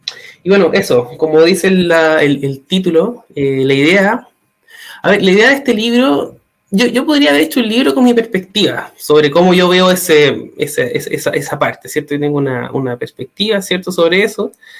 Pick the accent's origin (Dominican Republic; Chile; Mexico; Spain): Chile; de Chile. Vivo en la región de Valparaíso, Viña del Mar.